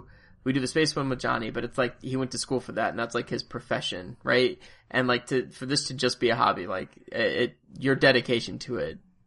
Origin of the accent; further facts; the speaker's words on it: Illinois, United States; Yeah, I mean, growing up outside of Chicago, we always took field trips to the Field Museum.